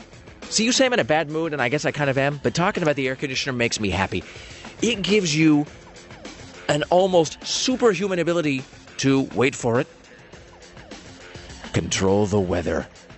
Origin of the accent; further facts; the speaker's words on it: United States; Yesterday, I got the air conditioner cranked up because I'm an American